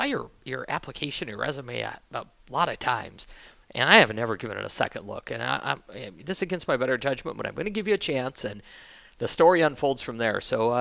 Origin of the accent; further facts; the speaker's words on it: Wyoming, United States; also born or lived in California; I'm from Wyoming. I'm born and raised there. So, you know, making your way from Wyoming to California and then California back to Wyoming was an interesting adventure in itself.